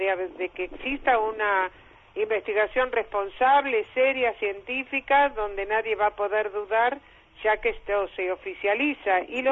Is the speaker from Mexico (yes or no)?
no; Buenos Aires, Argentina; now in Victoria, Argentina; ya hace 20 años que estoy acá en Victoria, vine por este fenómeno. Yo soy oriunda de Buenos Aires, toda mi vida viví ahí.